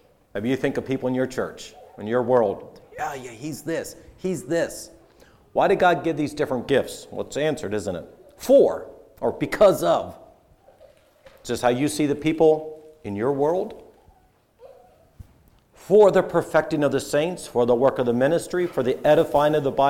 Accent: Pennsylvania, United States; I'm from Berks County. Not Lebanon County. Not Lancaster County. Berks County. For those who live in Berks, that matters, right?

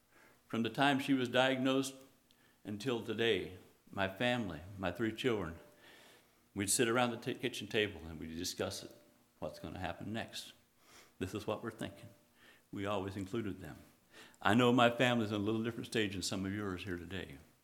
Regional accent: Kansas, United States; also born or lived in Indiana; And I lived in Indiana. I grew up in Kansas. Moved to Indiana and was there 15 years.

